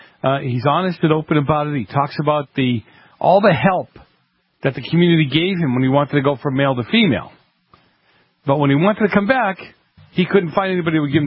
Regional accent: East Coast, United States; born or raised there

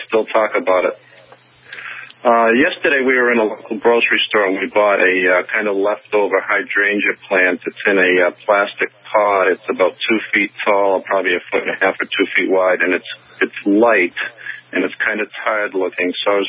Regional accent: North Falmouth, Massachusetts, United States; We're from North Falmouth, and it's nice to talk with you again.

